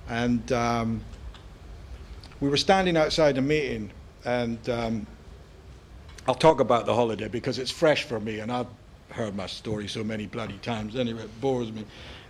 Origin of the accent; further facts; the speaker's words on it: Scotland, United Kingdom; or like just me being Scottish, right?